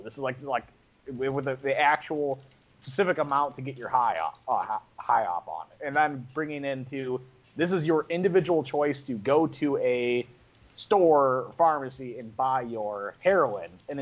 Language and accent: English; West Virginia, United States; I'm from West Virginia, and we do a lot of drugs.